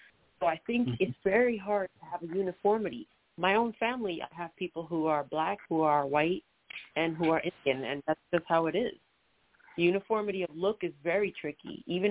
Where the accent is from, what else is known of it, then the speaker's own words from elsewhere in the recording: Puerto Rico; a little tricky for me because Puerto Ricans, since the first time when we came from the Oaxaca Valley